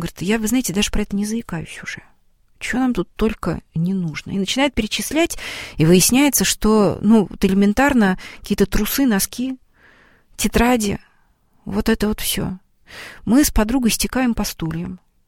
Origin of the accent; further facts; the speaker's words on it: Kaluga Oblast, Russia; а поскольку родом как раз я из Калужской области